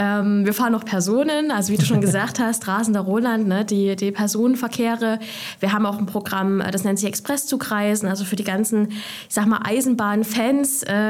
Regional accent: Saxony, Germany; Ich komme aus dem Erzgebirge, ich hatte einen kurzen Arbeitsweg. Ich wohne jetzt ein Stück weiter weg, aber immer noch im Erzgebirge.

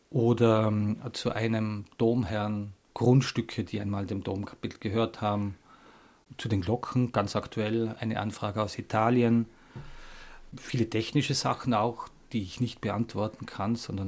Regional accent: Stams, Tyrol, Austria; now in Vienna, Austria; Und bin bis heute meinem Heimatort in Stams sehr, sehr verbunden. Habe dann in Innsbruck studiert und in Wien Theologie.

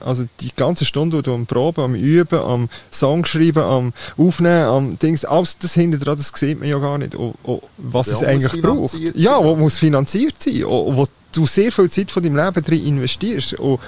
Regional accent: Switzerland; Ich komme aus der Schweiz, Mann.

